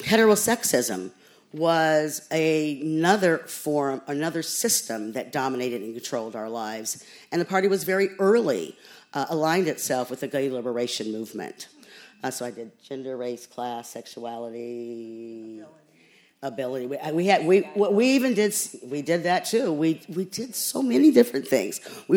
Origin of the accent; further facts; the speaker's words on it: Tacoma, Washington, United States; Growing up in Tacoma, Washington, I wasn't the kind of person that ever was exposed to a single solitary bit of information about Black writers.